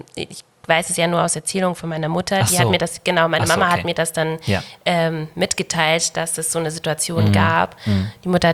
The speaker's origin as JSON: {"language": "German", "region": "Bavaria", "country": "Germany", "tie": "born or raised there", "said": "Ich bin gebürtig, ich bin in Bayern geboren. So, ne? Also, so und da aufgewachsen"}